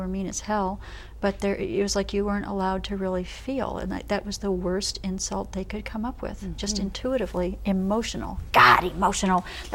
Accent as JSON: {"language": "English", "region": "Michigan", "country": "United States", "tie": "born or raised there", "said": "As you were talking, I thought of where I grew up in Michigan."}